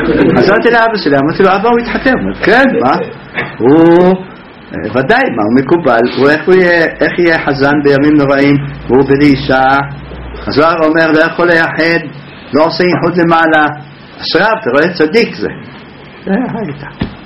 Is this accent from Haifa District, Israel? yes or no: no; Jerusalem District, Israel; כאן בפינה של יוסף ומתתיהו עם דוד ילין, זה עוד רחל. אני שם גדלתי מגיל אפס. מגיל חמש הייתי הולך מרחוב יונה עד שמה כל בוקר לתפילה